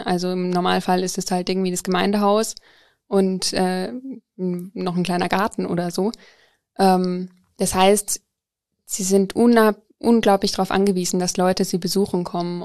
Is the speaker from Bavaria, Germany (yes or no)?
yes; Coburg, Bavaria, Germany; ich komme eigentlich aus Coburg